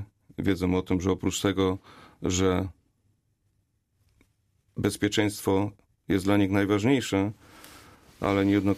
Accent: Gliwice, Silesian Voivodeship, Poland; Jestem ze Śląska, jestem z Gliwic, mieszkam niedaleko kopalni.

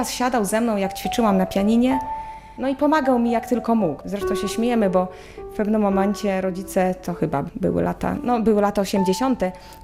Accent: Bielsk Podlaski, Podlaskie Voivodeship, Poland; Pochodzę z Podlasia, z Bielska Podlaskiego. To jest miasto powiatowe.

